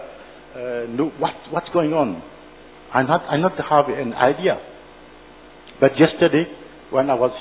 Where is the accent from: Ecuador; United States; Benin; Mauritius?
Mauritius; from Mauritius.